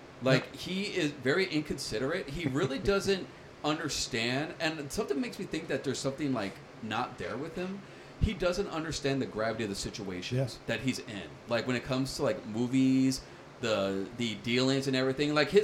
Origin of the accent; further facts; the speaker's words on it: Los Angeles, California, United States; born there; When in Rome. I was born in East L.A.